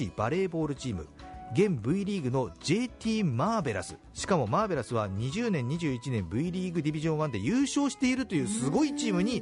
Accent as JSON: {"language": "Japanese", "region": "Kanagawa", "country": "Japan", "said": "同じ神奈川出身ですからどんぐらいすごいか分かるでしょ。"}